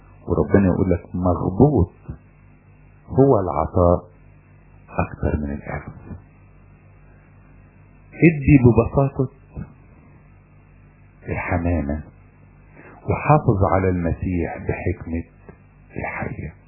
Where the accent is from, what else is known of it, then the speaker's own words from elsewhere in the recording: Upper Egypt, Egypt; عندنا في الصعيد